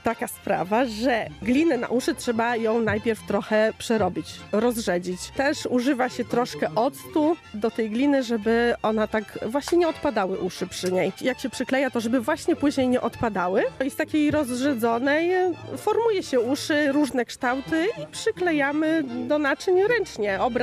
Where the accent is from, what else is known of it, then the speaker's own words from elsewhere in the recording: Medynia Głogowska, Subcarpathian Voivodeship, Poland; jesteśmy z Medyni Głogowskiej, Zagłębia Garncarskiego